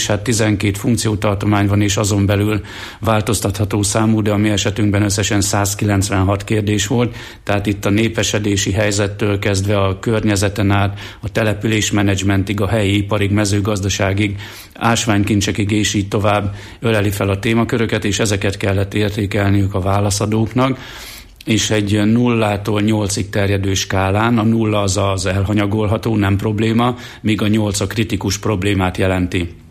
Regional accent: Jász-Nagykun-Szolnok, Hungary; És hát ugyanígy van ez a régió is, a Nagykunság, ahonnan én származom

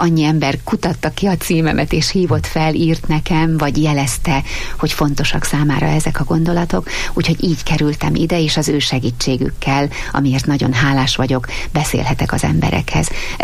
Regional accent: Sátoraljaújhely, Borsod-Abaúj-Zemplén, Hungary; Mind a ketten ott születtünk, ott volt és ott van a családunk, ott vannak, akik szeretnek minket.

